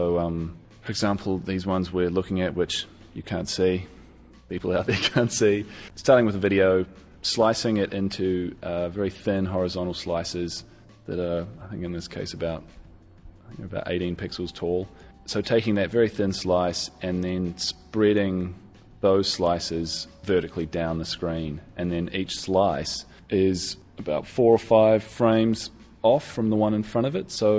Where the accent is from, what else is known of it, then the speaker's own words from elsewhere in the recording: Auckland, New Zealand; now in Melbourne, Australia; Well, I'm actually born in New Zealand and raised in Auckland, but now officially an Australian artist